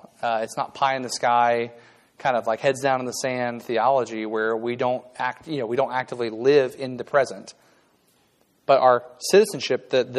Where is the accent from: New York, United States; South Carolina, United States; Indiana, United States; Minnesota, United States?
South Carolina, United States; I'm from South Carolina. The first time I visited the North, I was like, this is awful.